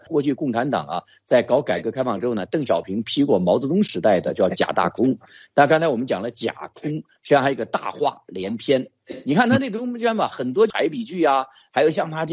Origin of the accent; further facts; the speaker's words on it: China; 我们中国人有句话叫智大才疏